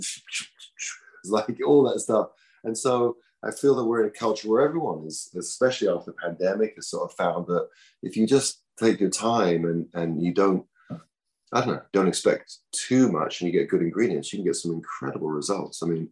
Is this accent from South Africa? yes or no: no; England, United Kingdom; now in United States; I think the being English, you know, always it's good fun, especially being here in America